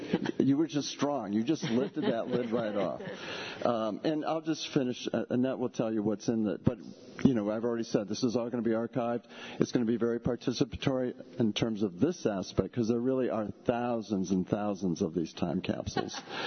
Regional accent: Lansing, Michigan, United States; You know, many of you know I grew up here in Lansing

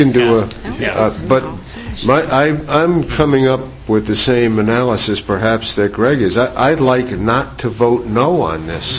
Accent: Missouri, United States; you know, I'm from Missouri, I got to be shown.

